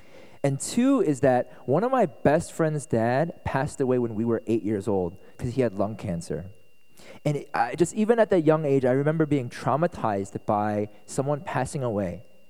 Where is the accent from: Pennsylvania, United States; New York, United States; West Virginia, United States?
Pennsylvania, United States; Philadelphia; born there; I was born in Philadelphia, like I shared earlier. My parents, they immigrated from Korea.